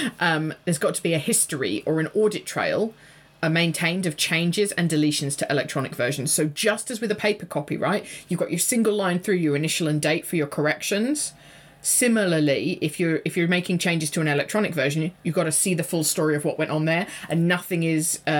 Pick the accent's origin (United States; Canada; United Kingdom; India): United Kingdom; England; Because I, as an English person, would write the date, the day, and then the month in numbers